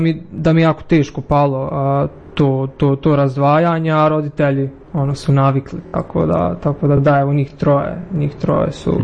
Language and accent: Croatian; Zenica, Federation of Bosnia and Herzegovina, Bosnia & Herzegovina; also born or lived in Austria; imam 24 godine, dolazim iz Zenice, iz Bosne i Hercegovine. I evo, jedan kratak period sam živio u Austriji